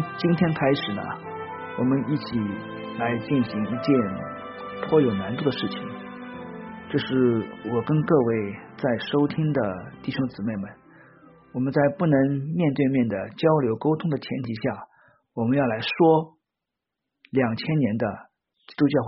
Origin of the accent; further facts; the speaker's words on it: China; 都是与我们中国文化，我们中国人所熟悉的大相径庭，